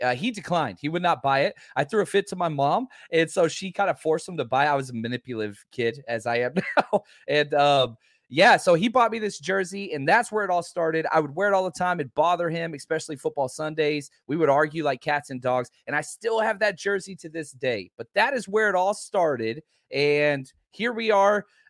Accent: Dallas, Texas, United States; also born or lived in Oklahoma / Kansas City; You know, I grew up in Dallas and went to college in Oklahoma, which was a big regret as well. Then grad school in Kansas City. Then I went back down to Dallas and started my coaching career.

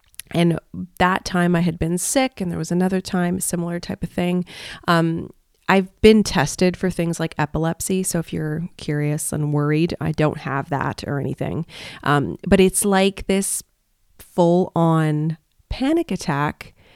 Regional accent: Canada; being in Malaysia, you know, very far from my home country of Canada.

